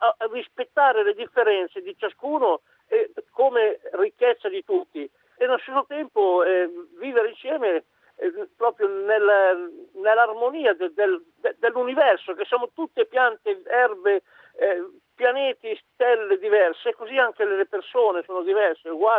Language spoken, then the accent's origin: Italian; Lurago Marinone, Lombardy, Italy; Sì, l'Urago Marinone Como, un grandissimo paese, il mio paese nativo